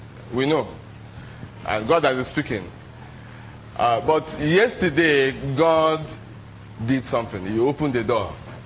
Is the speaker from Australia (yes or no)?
no; Umuahia, Abia, Nigeria; We grew up in Umuahia together as young people